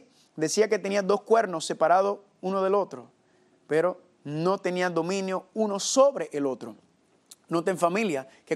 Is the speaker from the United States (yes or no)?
yes; United States; born there; Porque yo nací en los Estados Unidos de América, así que yo sé, familia, lo que esta nación produce